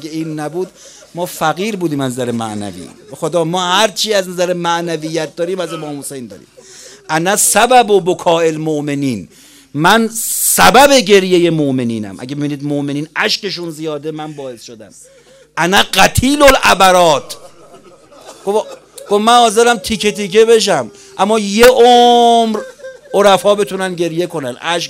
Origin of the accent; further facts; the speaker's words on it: Tehran, Tehran Province, Iran; رفقای ما از محل ما که حالا اونور تهرانه دیگه، ما غرب تهرانیم دیگه،